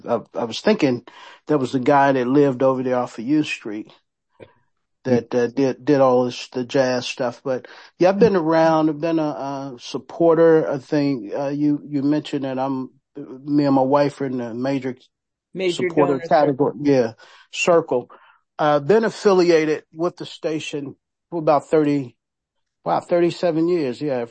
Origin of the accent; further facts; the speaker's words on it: Cincinnati, Ohio, United States; moved away as an adult; now in Washington, United States; I'm originally from Cincinnati. I've been in DC for 37 years. I worked at Industrial Bank when I left Cincinnati to come here.